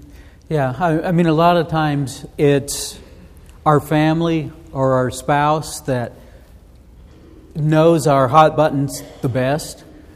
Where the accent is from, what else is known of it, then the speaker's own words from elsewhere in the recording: Pacific Northwest, United States; but I grew up in the Northwest, and one of the things in the fall, it was time to pick the apples